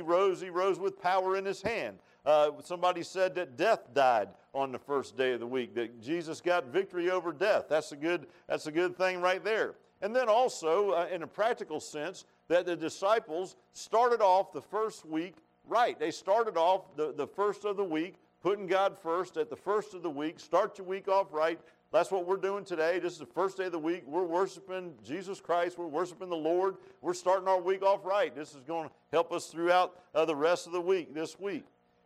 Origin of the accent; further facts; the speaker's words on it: Virginia Beach, Virginia, United States; I grew up in Virginia Beach. Now, that's a bigger city than Buchanan, by the way, folks.